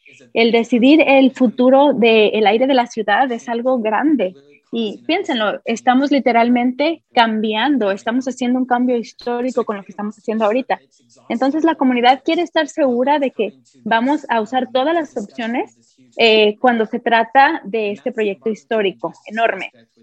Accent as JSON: {"language": "Spanish", "region": "California", "country": "United States", "tie": "born there", "said": "yo nací en Cameron, en el área AB 617."}